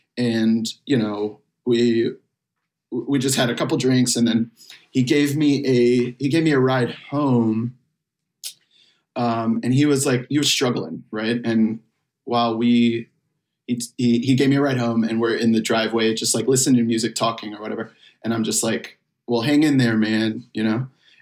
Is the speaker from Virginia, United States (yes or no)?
yes; Salem, Virginia, United States; I went to this bar that, is like a staple in my hometown, in my small hometown of Salem, Virginia.